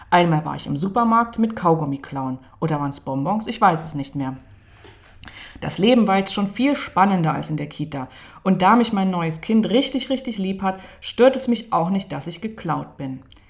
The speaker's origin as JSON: {"language": "German", "town": "Dresden", "region": "Saxony", "country": "Germany", "tie": "born or raised there", "said": "die aus meinem Heimatort Dresden kommt, aus der Nähe."}